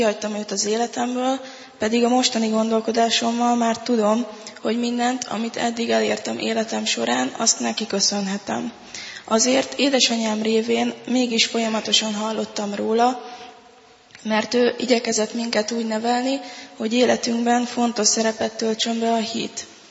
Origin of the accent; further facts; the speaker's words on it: Budapest, Hungary; born there; Budapesten születtem, de Kisgyőrben kereszteltek meg, még csecsemőkoromban.